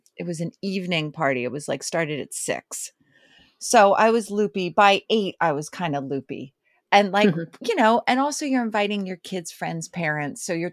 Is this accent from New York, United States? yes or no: no; Philadelphia, Pennsylvania, United States; accent: Philly; I know that I actively practiced my Philly accent away. I was just, mm-hmm. I was like, there is no place for these vowels in my new life, you know?